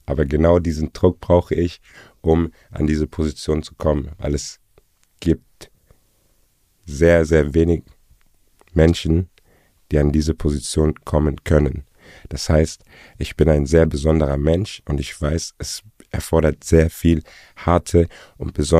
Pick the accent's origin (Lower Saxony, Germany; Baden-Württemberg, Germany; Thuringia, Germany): Baden-Württemberg, Germany; Heidelberg; weil ich selbst aus Heidelberg komme, geboren, aufgewachsen in Heidelberg, eine kleine, aber schöne Stadt, also für mich die schönste Stadt Deutschlands, und die hat sehr viel Touch und Energie.